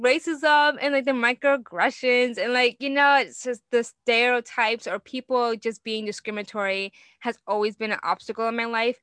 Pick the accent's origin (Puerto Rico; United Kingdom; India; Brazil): Puerto Rico; now in United States; Or I came over from Puerto Rico and we struggled moving here and living here. It was hard. We were dirt poor.